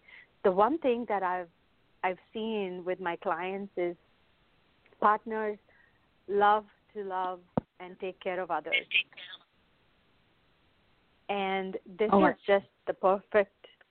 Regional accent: India; right from the time that I was a little girl growing up in India

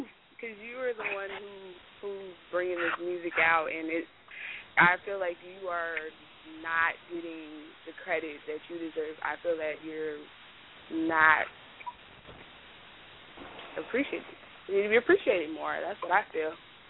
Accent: Miami, Florida, United States; I'm from Miami, Florida.

